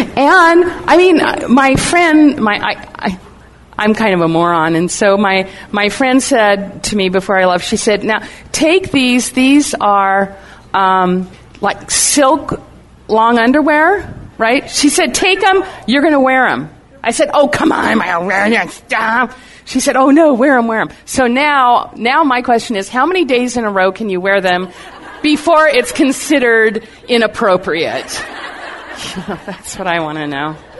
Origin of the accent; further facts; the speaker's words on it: California, United States; I'm from California. And I have never been so cold in all my life.